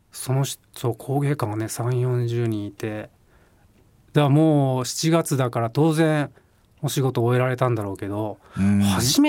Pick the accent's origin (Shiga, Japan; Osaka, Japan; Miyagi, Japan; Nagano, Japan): Shiga, Japan; Hikone; 俺の地元の滋賀県彦根市にあるんだけど